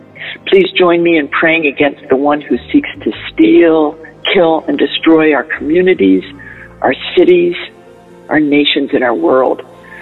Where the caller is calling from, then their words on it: Massachusetts, United States; I'm calling from Central Massachusetts.